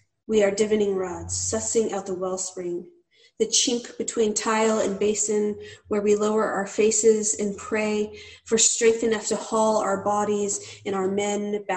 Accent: New Mexico, United States; also born or lived in El Paso; I'm from New Mexico, actually. So I grew up in New Mexico, right on the border, actually, in El Paso, Texas. And then my family moved into New Mexico as I got a little bit older.

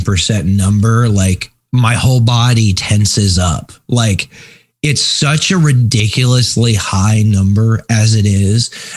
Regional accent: Texas, United States; moved away; Well, yeah, yes, I am from Texas. Like many people from Texas, I don't live in Texas anymore.

